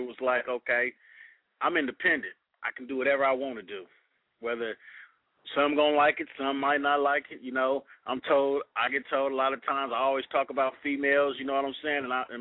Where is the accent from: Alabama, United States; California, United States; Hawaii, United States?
California, United States; Oakland; now in Hayward, United States; I'm in the Bay Area, man. Hayward, California, man. I'm from Hayward. Oakland transplant to Hayward and the Haystack, as they call it.